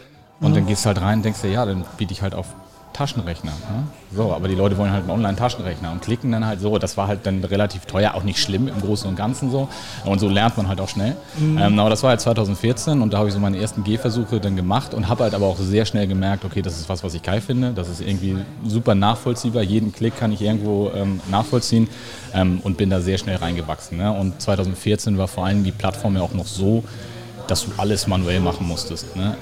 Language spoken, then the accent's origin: German; Flensburg, Schleswig-Holstein, Germany